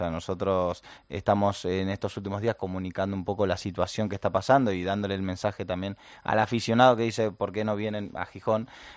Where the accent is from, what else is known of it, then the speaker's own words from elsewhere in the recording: Argentina; now in Spain; yo, pues, como se notará, soy argentino, pero al final llevo muchos años